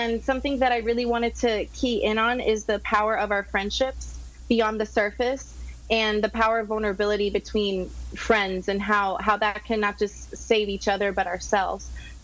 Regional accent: Miami, Florida, United States; I'm from Miami and born and raised here.

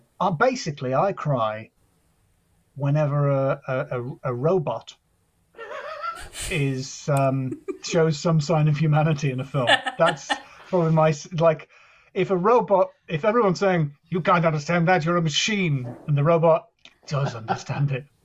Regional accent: Durham, North East England, United Kingdom; I am technically Northern. I'm from Durham, which means I'm Northern, more Northern than a lot of Northerners who make fun of me for not being Northern. Geographically, I'm from quite high up. And I'm half Scottish

